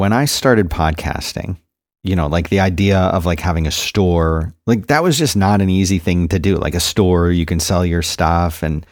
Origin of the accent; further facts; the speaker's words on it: Philadelphia, Pennsylvania, United States; Okay, so I'm from Philly. I love the Eagles.